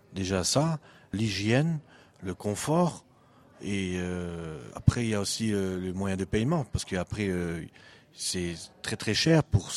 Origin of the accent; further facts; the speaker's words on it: France; On est des êtres humains comme les autres, on est français à la base en plus.